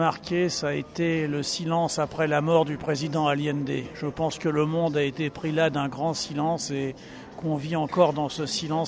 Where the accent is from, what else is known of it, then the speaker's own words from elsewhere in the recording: Paris, Île-de-France, France; De Paris, 20e arrondissement.